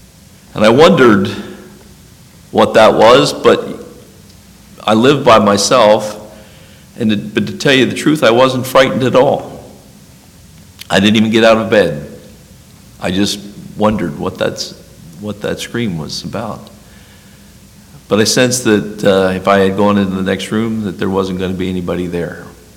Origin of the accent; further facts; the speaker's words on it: New Jersey, United States; When I was a teenager in high school, I'm from New Jersey, I had attempted to read the Book of Mormon on various occasions